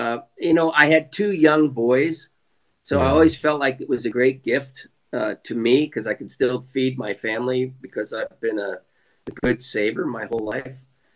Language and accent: English; Newport Beach, California, United States; Well, I was raised down in Newport Beach, went to University of Southern California.